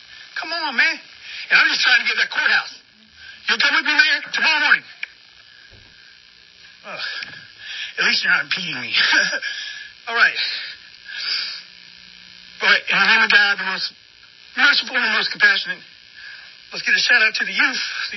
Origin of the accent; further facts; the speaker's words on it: United States; I'm American, and I can roll around this town.